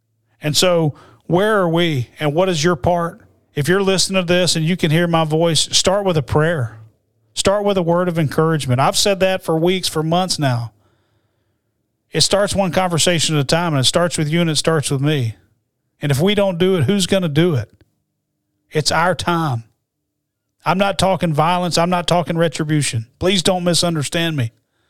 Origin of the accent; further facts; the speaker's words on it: Birmingham, Alabama, United States; And, we grew up in Birmingham, Alabama, very blessed.